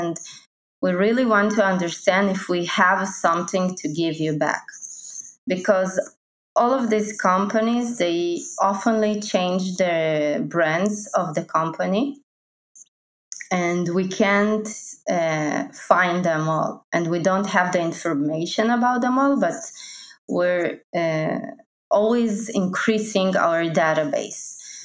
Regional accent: Ukraine; English is a second language; now in London, United Kingdom; I'm normally based in London, but I'm originally from Ukraine. So this is why you hear my amazing accent. And now I'm here in Ukraine with my family, and I work from here

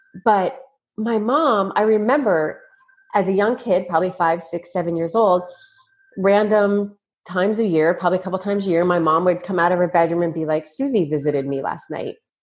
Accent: Spokane, Washington, United States; I grew up in Spokane, Washington. It's kind of rural Washington state, think more Idaho really than Seattle.

